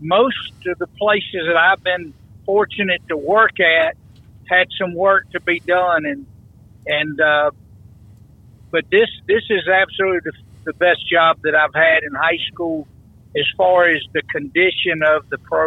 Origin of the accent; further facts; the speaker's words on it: Brewton, Alabama, United States; I was born there in Bruton at D.W. McMillan Hospital. I went to school there, first grade through 12th grade.